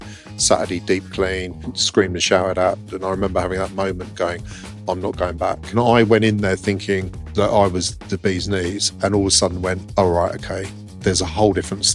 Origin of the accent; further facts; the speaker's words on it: Woking, South East England, United Kingdom; also born or lived in Margate; Before that, I grew up in Woking with my mum and dad and my sister. But we moved down to Margate